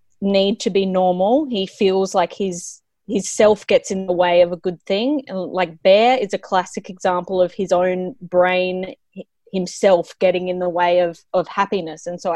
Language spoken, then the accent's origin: English; Australia; I'm bringing some continental flair to this panel because I'm from Australia.